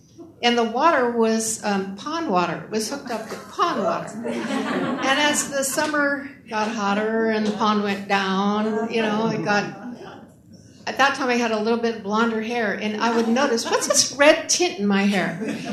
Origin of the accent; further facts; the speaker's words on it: Moline, Illinois, United States; And I went back to my hometown in Moline, Illinois, and in the winter of 1974.